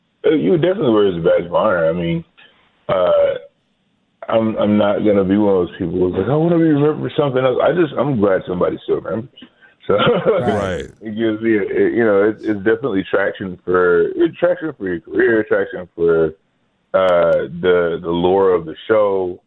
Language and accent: English; Atlanta, Georgia, United States; And I'm from Atlanta. And I drove in myself.